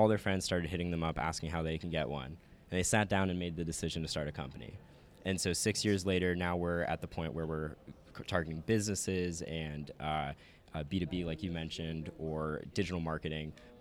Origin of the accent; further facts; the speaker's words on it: Austin, Texas, United States; moved away as an adult; now in Los Angeles, United States; But I'm from Austin, Texas. I actually just moved out to LA about a year ago now.